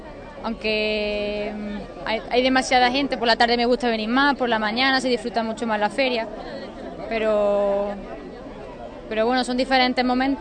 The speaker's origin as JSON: {"language": "Spanish", "town": "Priego", "country": "Spain", "said": "Yo vivo aquí, yo soy de Priego."}